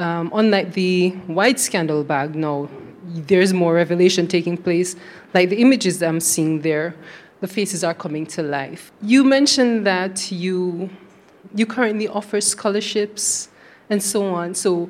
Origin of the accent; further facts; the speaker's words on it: Saint Elizabeth, Jamaica; I hail from St. Elizabeth, where right next door to the Appleton Estate.